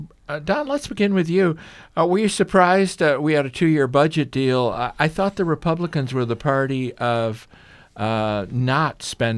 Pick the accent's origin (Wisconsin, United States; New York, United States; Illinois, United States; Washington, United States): Illinois, United States; And growing up on the North Shore of Chicago, believe me, it was a big deal when we had Lincoln's birthday.